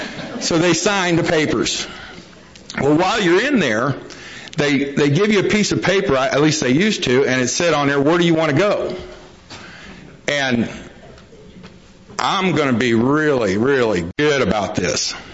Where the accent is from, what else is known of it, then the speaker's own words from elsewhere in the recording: East St. Louis, Illinois, United States; I grew up in East St. Louis. It's the other side of St. Louis across the Mississippi River in Illinois